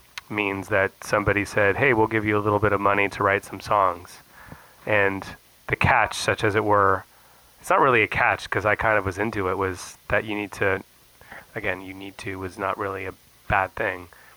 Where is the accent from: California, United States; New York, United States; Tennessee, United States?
California, United States; San Francisco; now in Los Angeles, United States; Yeah, I live in L.A., but I'm from San Francisco. I'm more San Francisco than any of you cats will ever be.